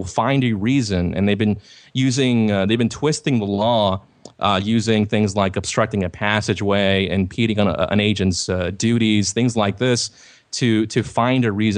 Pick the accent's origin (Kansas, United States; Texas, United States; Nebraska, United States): Texas, United States; Laredo; The checkpoint just north of my hometown, Laredo, Texas, is a massive one